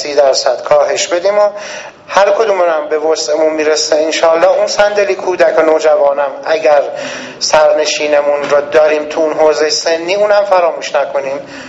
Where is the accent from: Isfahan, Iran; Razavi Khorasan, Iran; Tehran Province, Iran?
Isfahan, Iran; پس ما اصفهانیام که اهل به اصطلاح حساب و کتاب هستیم